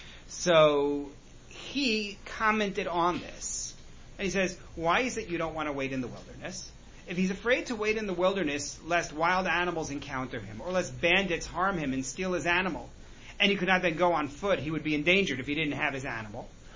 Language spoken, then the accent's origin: English; Oceanside, New York, United States; You know, I grew up in Oceanside on Long Island, for those who are, you know, Long Islanders.